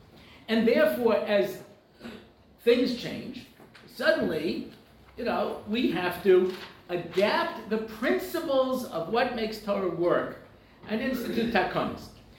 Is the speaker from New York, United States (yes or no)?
yes; New York, United States; I grew up in Long Island in the 70s.